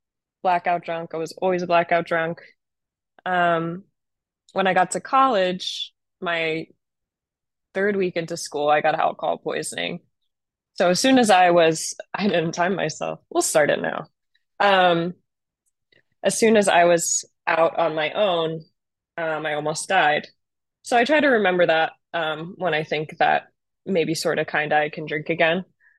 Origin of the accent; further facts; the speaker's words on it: New Jersey, United States; now in Philadelphia, United States; I'm from Jersey. Now I'm in Philly.